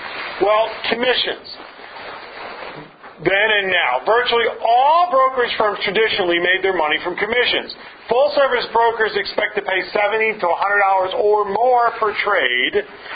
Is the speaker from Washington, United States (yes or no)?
no; Philadelphia, Pennsylvania, United States; I grew up in Philadelphia, South Philly, Rocky.